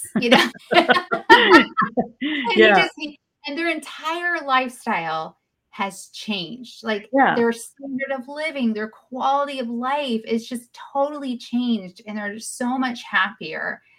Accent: Southeast, United States; also born or lived in Los Angeles; But I'm from the Southeast. I grew up all over the Southeast.

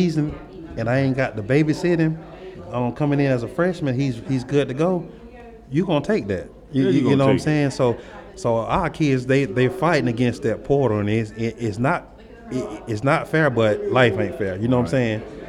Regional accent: Waycross, Georgia, United States; Right, man. I'm from Waycross, Georgia, man. And that's what it means to play for the Ware County Gators, man.

